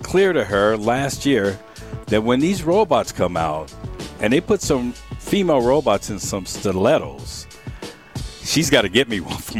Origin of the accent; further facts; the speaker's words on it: San Diego, California, United States; I'm from San Diego, so you know I'm a Charger fan.